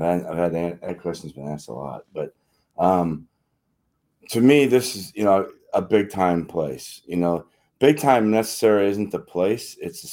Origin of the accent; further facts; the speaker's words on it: Rockford, Illinois, United States; I'm from Illinois, and I think Illinois State has to recruit Illinois, and I have a pretty good pedigree for that, because I recruited the city of Chicago for a long time when I was in the Big Ten. Of course, I'm from Rockford and not far from the Chicago area